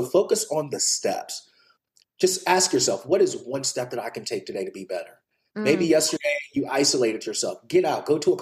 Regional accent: Bible Belt, United States; as I said, I grew up in the Bible Belt.

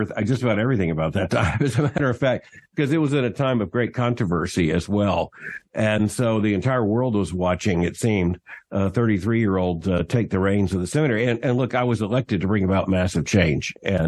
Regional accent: Florida, United States; born there; I was born in Florida, raised in a Christian home

